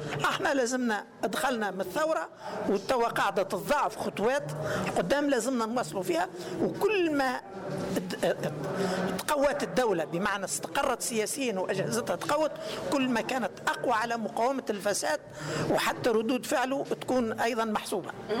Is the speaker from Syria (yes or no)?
no; Tunisia; احنا كدولة تونسية